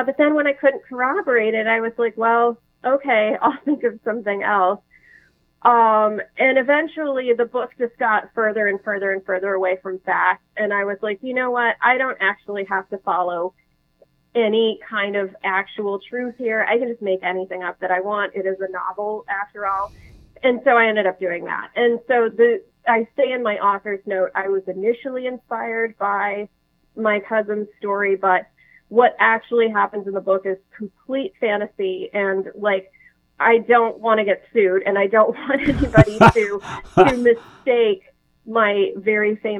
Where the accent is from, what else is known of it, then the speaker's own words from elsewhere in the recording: Laredo, Texas, United States; Yeah, I mean, I grew up in Laredo, Texas, so we were 5 minutes from the border for the first 10 years of my life.